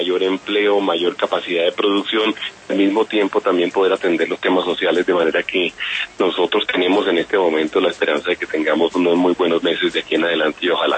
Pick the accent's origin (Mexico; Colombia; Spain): Colombia; con garantizar que podamos nosotros además reactivar como colombianos el programa de infraestructura.